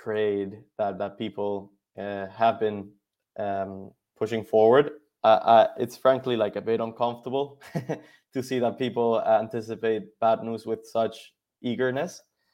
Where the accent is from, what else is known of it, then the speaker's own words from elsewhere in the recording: Venezuela; I'm originally from Venezuela.